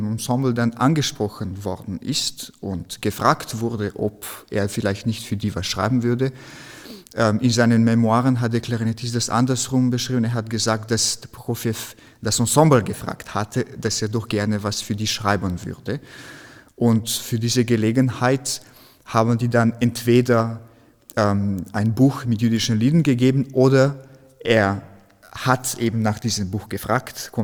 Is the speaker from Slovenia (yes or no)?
yes; Slovenia; German is a second language; Zum Beispiel in Slowenien, wo ich herkomme, ist fröhliche Musik ein bisschen anders